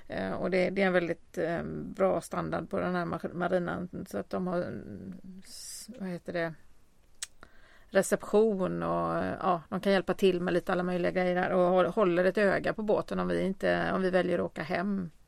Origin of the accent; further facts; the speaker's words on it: Gothenburg, Västra Götaland County, Sweden; Vi kommer från Göteborg. Vi är i övre medelåldern eller undre överåldern eller vad man säger.